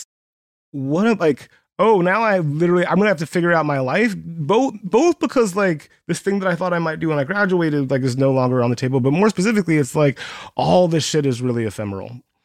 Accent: United States; This is wild. I'm an American.

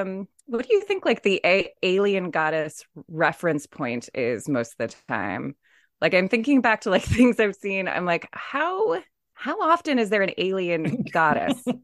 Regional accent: San Diego, California, United States; not to volunteer more autobiographical info, but I grew up in San Diego, and she reminds me of a lot of girls I was friends with.

